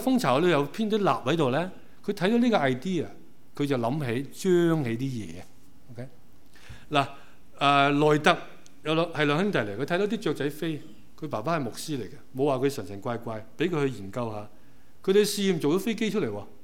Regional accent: Hong Kong; 我們香港人度度都去過這樣、很多香港人自誇

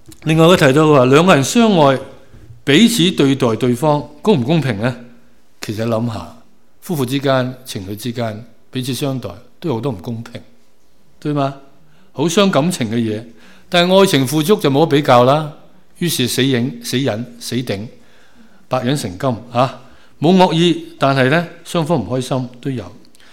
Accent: Hong Kong; 我在香港长大知道成日有选美的

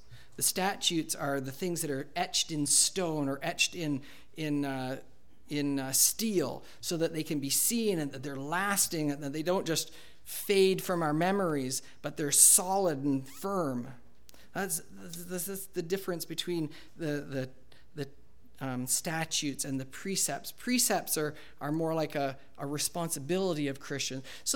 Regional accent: Canada; I'm a proud Canadian. Remember the beer commercial? I am Canadian.

